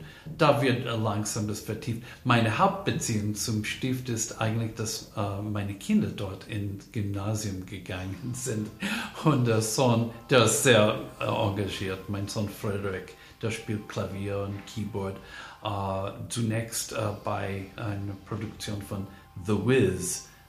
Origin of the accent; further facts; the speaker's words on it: United States; Ich bin Amerikaner, aber meine Großeltern kommen alle aus Europa. Mütterlicherseits aus Kroatien und väterlicherseits aus Italien.